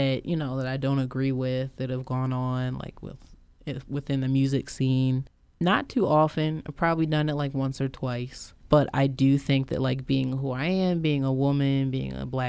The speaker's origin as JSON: {"language": "English", "town": "Abingdon", "region": "Maryland", "country": "United States", "tie": "born or raised there", "also_born_or_lived": "Baltimore", "said": "I'm from Harford County. My parents are from Baltimore. I was born actually right across the street at Mercy. But I grew up in Harford County, Abingdon, Edgewood area."}